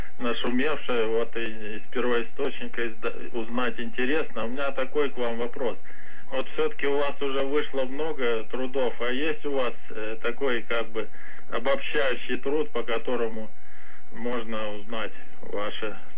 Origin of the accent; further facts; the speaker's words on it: Khimki, Moscow Oblast, Russia; я из Химок.